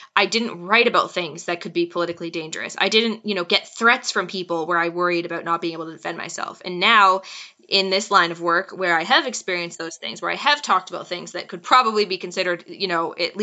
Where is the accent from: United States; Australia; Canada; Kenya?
Canada; Me as a Canadian, I have moved a lot farther to the right over the years. I was raised in a very kind of liberal family.